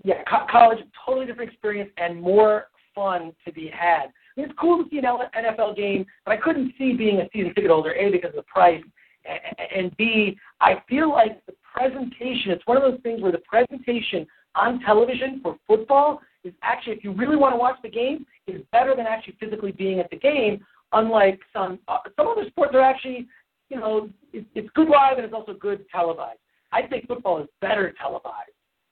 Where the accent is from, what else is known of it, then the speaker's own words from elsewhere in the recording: Detroit, Michigan, United States; because it's a regional thing, growing up in Detroit and growing up in Michigan, I do root for Michigan